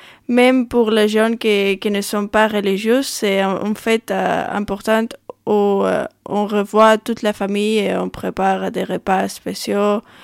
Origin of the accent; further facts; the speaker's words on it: Madrid, Community of Madrid, Spain; French is a second language; je viens de Madrid en Espagne